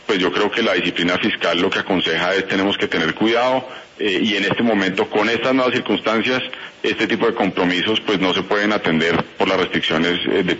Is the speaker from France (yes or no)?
no; Colombia; yo como colombiano, como individuo